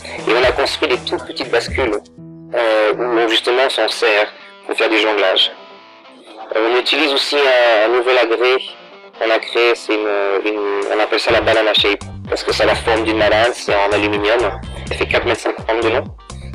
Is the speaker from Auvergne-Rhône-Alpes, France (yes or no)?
no; Brittany, France; now in Stockholm, Sweden; moi je suis de Bretagne, de France.